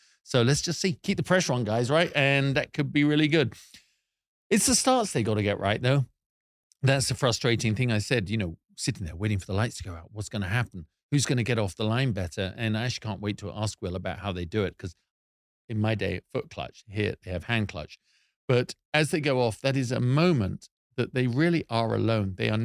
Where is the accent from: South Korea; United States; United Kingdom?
United Kingdom; as a Brit